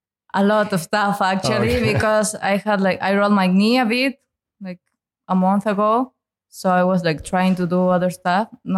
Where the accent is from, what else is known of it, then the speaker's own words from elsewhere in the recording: Argentina; English is a second language; Yeah, but in my city, there's nothing because I'm not from Buenos Aires. Like, I'm actually super far, like 17 hours. Like at the north, like there's not much.